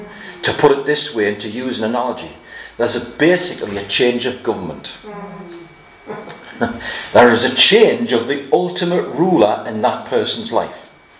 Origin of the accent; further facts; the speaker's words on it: United Kingdom; So I rejoice in those great privileges which are mine as a British citizen.